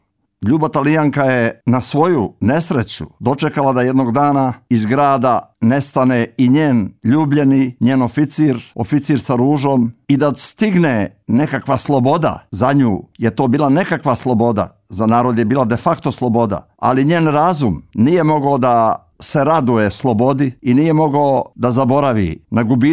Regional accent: Nikšić, Nikšić Municipality, Montenegro; u tom mom rodnom gradu, u Zavičaju, u mom Nikšiću, kad ja još nisam ni bio rođen

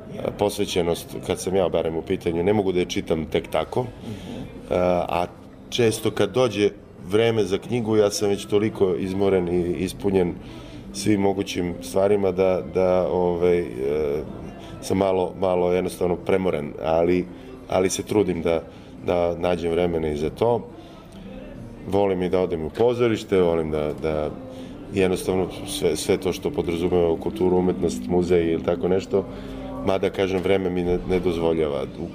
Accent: Pančevo, Vojvodina, Serbia; born there; oca Makedonca, ja se rodio u Pančevu, tako da teško je da sad kažeš da sam Srbin ili sam Makedonac ili sam već šta god. Ja sam i dalje taj neki Jugosloven

